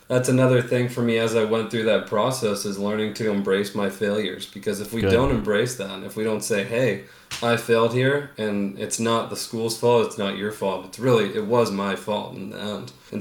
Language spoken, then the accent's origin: English; California, United States; so growing up in California, he's always been one of my favorite athletes.